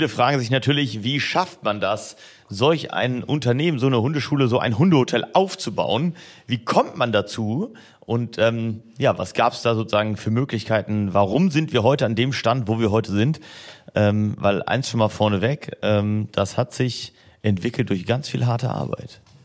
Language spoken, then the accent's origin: German; Mannheim, Baden-Württemberg, Germany; ich komme gebürtig aus Mannheim und habe meine ersten Ausbildungswege in Ludwigshafen hinter mich gebracht.